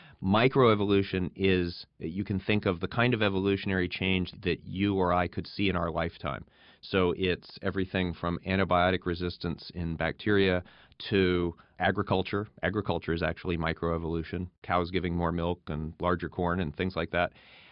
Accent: South Carolina, United States; also born or lived in New York City; So we moved to South Carolina when I was young from New York City, and my mother, bless her heart, spent a great deal of my childhood looking for those kinds of resources.

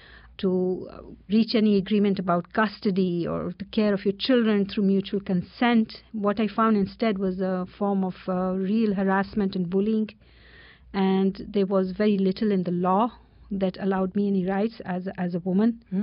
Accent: Pakistan; born there; I was born in Pakistan, which professes to be an Islamic republic.

